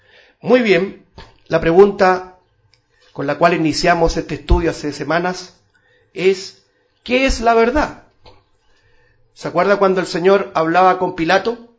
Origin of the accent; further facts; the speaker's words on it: Chile; Sí, somos chilenos, pero nuestra patria es celestial.